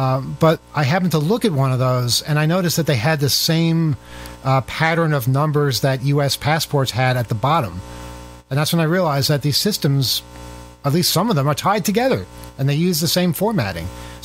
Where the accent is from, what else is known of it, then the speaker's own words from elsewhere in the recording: New York, United States; Well, I'm a New Yorker; I'm used to that.